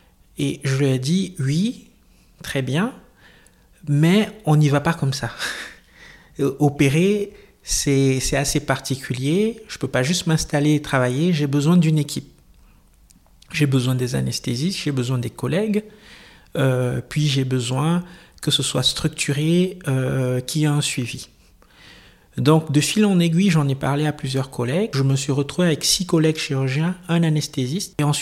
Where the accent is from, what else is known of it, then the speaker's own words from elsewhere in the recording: Cameroon; Je suis originaire du Cameroun.